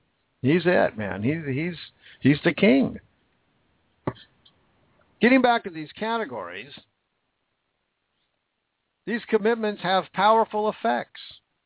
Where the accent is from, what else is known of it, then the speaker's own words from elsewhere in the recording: Washington, United States; Patty Murray, unfortunately represents my home state, which makes me sick.